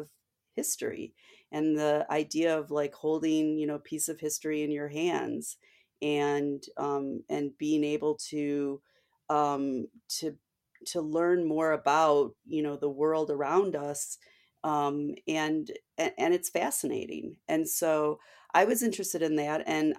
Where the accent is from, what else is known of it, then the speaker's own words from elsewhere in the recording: Joliet, Illinois, United States; I mean, we come from Joliet, Illinois, which is not, a very sophisticated big city or anything like that.